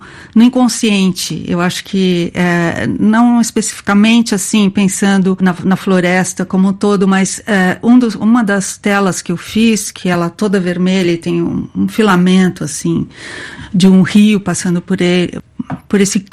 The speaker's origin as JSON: {"language": "Portuguese", "region": "São Paulo", "country": "Brazil", "said": "Eu sou de São Paulo e morei em cidade grande, né?"}